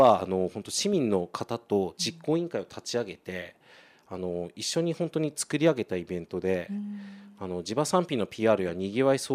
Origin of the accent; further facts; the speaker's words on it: Morioka, Iwate, Japan; はい、岩手県の盛岡市というところですね。はい、県庁所在地なので、